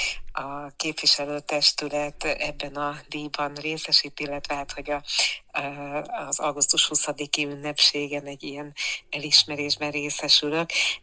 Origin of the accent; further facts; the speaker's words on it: Szekszárd, Tolna, Hungary; 1997-ben már Szekszárdon kezdtem el dolgozni, és Szekszárdot, a szülővárosomat nagyon is szeretem, és ott voltam rezidens is